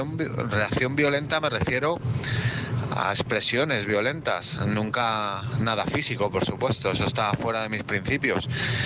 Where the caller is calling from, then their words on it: Madrid, Community of Madrid, Spain; de Madrid.